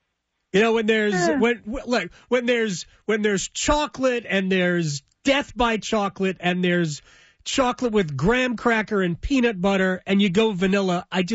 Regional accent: New Jersey, United States; I grew up in Jersey. I have no problem with Jersey.

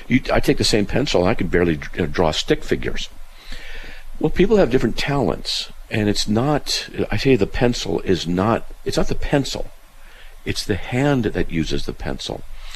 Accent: California, United States; also born or lived in Hawaii / North Dakota / Wyoming / Texas; now in Idaho, United States; But the longest I've lived in one place is here in Idaho. I'm mostly from Southern California.

